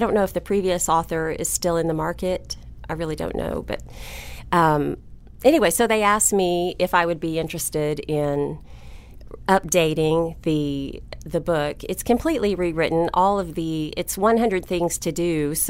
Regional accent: Oklahoma City, Oklahoma, United States; Well, you know, I'm from Oklahoma City originally

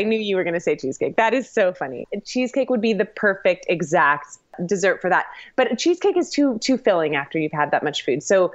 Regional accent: Danville, California, United States; Yeah. That's crazy.

